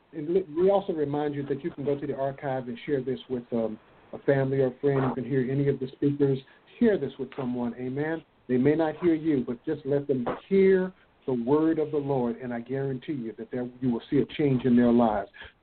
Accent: Princeton, West Virginia, United States; that I grew up in Princeton, West Virginia

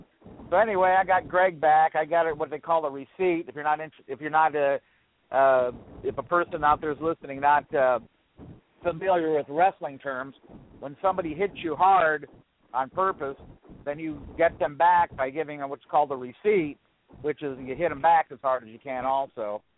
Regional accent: Lafayette, Indiana, United States; And then I also refereed a match with him in my hometown here of Lafayette, Indiana.

